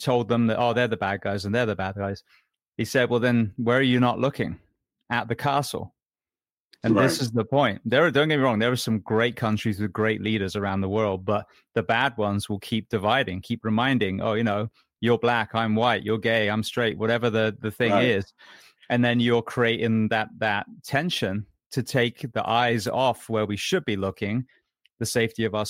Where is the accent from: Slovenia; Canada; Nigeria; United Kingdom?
United Kingdom; I'm British.